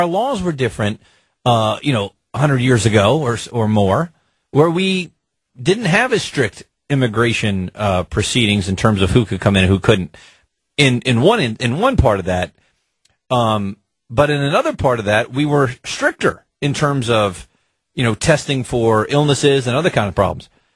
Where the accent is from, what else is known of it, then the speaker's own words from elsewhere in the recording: United States; I want the Italian food, and I'm from America.